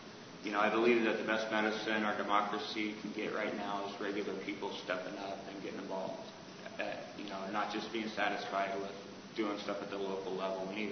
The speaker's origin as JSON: {"language": "English", "region": "Alaska", "country": "United States", "tie": "born or raised there", "said": "I was born and raised in Alaska to a middle-class family. My dad was a cop. My mom was a nurse. And over the years, I've lived everywhere in the state, from Barrow to Ketchikan, big cities to Bush."}